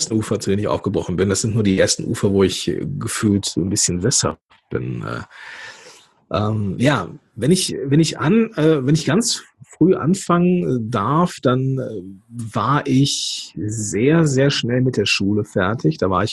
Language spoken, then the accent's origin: German; North Rhine-Westphalia, Germany; born there; now in Langenfeld, Germany; bin hier geboren im Dreistromland zwischen dem Rheinland, dem Ruhrgebiet und dem Niederrhein. Und ich glaube, ich habe die besten Anteile aus den jeweiligen Bereichen mitgenommen, wohne jetzt hier zwischen Düsseldorf und Leverkusen in Langenfeld und ja, bin der Liebe wegen irgendwann hier hingezogen.